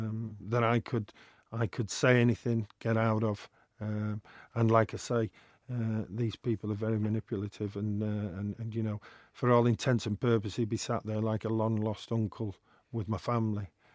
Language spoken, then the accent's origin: English; Wythenshawe, North West England, United Kingdom; born there; I was born in Withenshaw off a council estate, and really football was our only release.